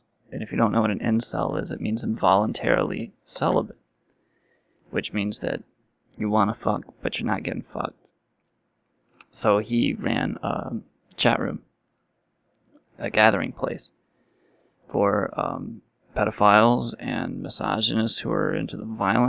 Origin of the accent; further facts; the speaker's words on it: Virginia, United States; There's this fella in Virginia, my home state, Wild Bill Kilgore's home state, called ….